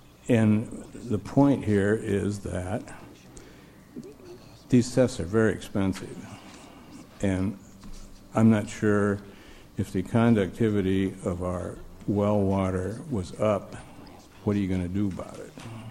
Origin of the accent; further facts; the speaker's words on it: Iowa, United States; I grew up in Iowa. I still own a farm back there. We had a feedlot.